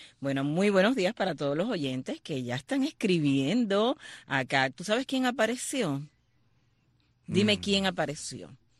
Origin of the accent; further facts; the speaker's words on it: San Germán, Holguín, Cuba; No, yo soy de Holguín, de San Germán, Holguín. No me estés cambiando de provincia.